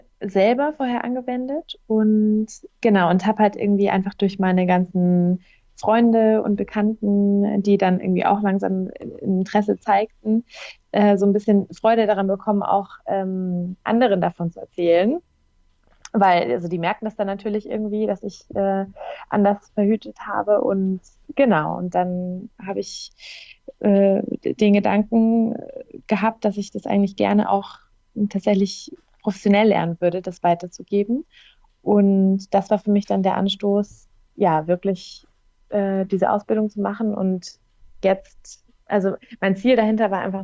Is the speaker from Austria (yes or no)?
no; Southern Germany, Germany; now in Hamburg, Germany; ich wohne in Hamburg. Ich komme eigentlich aus dem Süden, aber so genau wollen wir jetzt nicht darauf eingehen. Genau, ich bin 31, wohne in Hamburg